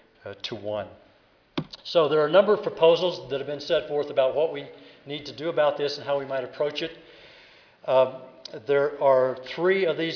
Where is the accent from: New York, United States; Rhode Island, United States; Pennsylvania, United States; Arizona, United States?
Arizona, United States; I'm not sure it's really the best thing to say that I'm from Arizona. Some of these are Arizona examples, but the part of the state I live in is very liberal.